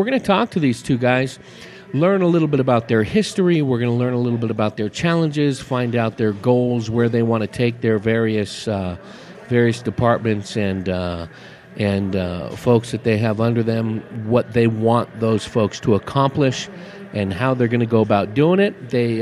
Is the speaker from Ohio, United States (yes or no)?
no; Chino Valley, Arizona, United States; Chino Valley, which is about 10 miles north of our home base of Prescott, Arizona, and Chino Valley is my hometown.